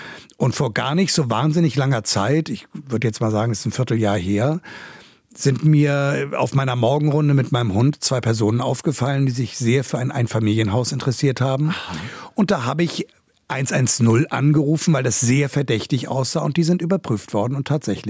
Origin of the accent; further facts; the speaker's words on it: Wellingsbüttel, Hamburg, Germany; Also ich entscheide mich für die Alster, weil ich hier groß geworden bin. Das ist hier so meine Ecke. Ich bin im Wellingsbüttel aufgewachsen